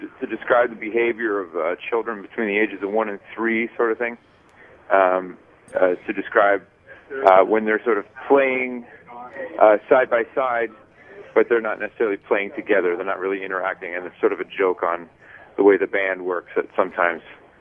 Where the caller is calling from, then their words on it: New York City, New York, United States; New York City.